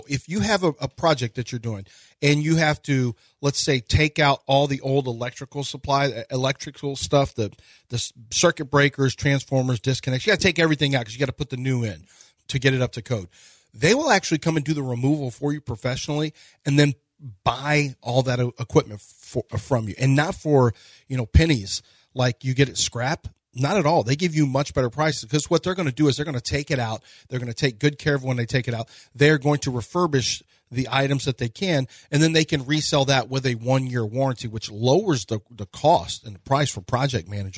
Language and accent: English; Richmond, Texas, United States; I'm from the Republic Boot side of Richmond